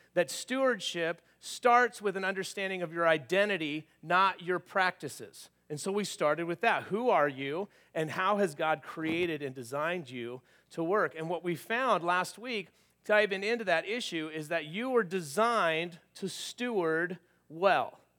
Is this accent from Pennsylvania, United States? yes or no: no; California, United States; And also back in my hometown, where my home church was in Southern California